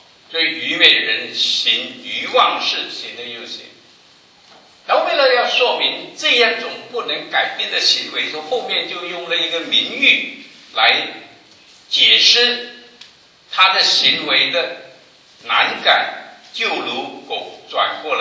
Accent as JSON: {"language": "Chinese", "country": "China", "said": "我们中国人有一句话叫做江山易改，本性难移。"}